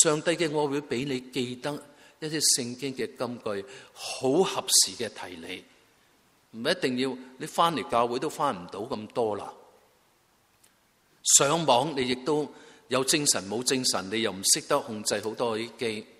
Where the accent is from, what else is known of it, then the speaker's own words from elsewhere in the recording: China; 我中国人文化源远流长的